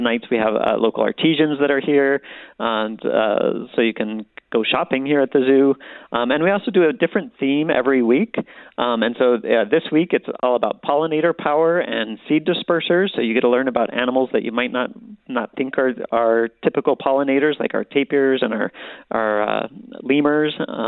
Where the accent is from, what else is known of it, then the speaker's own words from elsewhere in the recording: Tucson, Arizona, United States; I grew up in Tucson, so, you know, this is the zoo I grew up